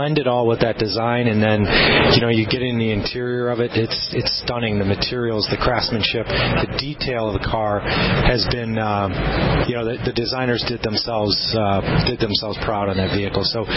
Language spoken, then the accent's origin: English; Chicago, Illinois, United States; And I've driven that vehicle four different times back and forth to Chicago, my hometown.